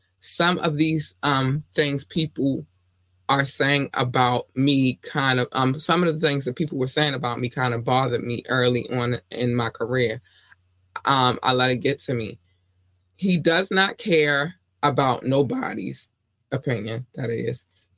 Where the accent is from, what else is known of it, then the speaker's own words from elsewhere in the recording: Baltimore, Maryland, United States; I know that that story personally because guess what? I'm from Baltimore.